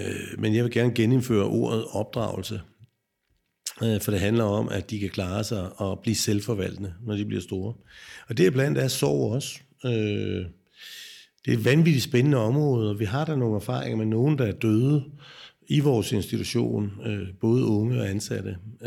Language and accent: Danish; Holbæk, Zealand, Denmark; Jo, jeg er en Holbæk-dreng, som er blevet 60 år gammel